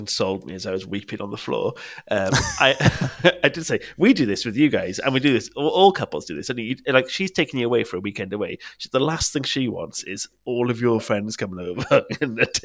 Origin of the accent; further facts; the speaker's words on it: Wales, United Kingdom; I'm not English. I'm Welsh.